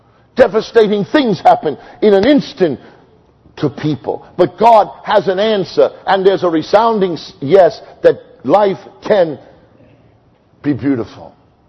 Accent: Brooklyn, New York, United States; I'm from Brooklyn, but a flock of turkeys.

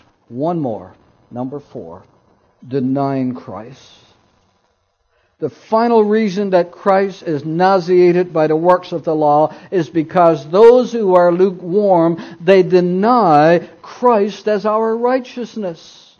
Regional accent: Newfoundland and Labrador, Canada; The thing is, growing up in Newfoundland, you know, the sheep and the cows and the horses, in the springtime when they plant their gardens, they put all the animals outside, and they were on the road.

